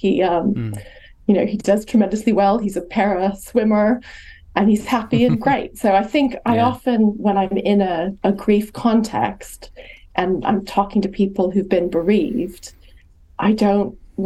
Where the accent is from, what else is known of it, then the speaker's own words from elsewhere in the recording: California, United States; moved away as an adult; now in United Kingdom; So I'm from California originally. Many, many years ago, I was at UCLA as an undergraduate, and I spent a year at Sussex University, and I had an absolutely wonderful time.